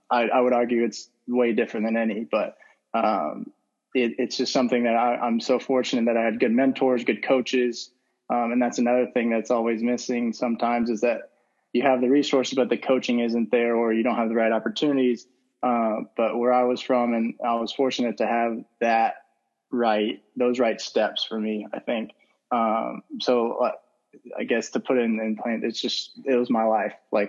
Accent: Indiana, United States; every kid's dream growing up in Indiana to do that.

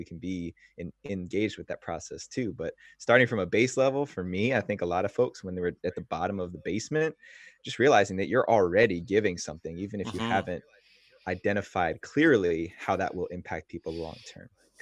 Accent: New Jersey, United States; My whole family lives on the East Coast. I was born and raised in New Jersey, with the New York City skyline about 7 miles away.

